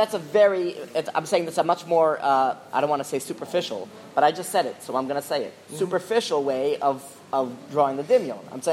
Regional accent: Los Angeles, California, United States; I'm from Los Angeles.

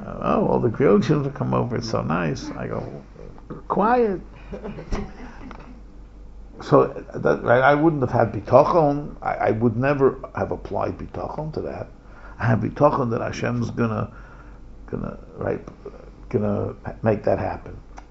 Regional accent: United States; like, we're American kids, you know, we grew up, you know, with baseball, we were very, very American

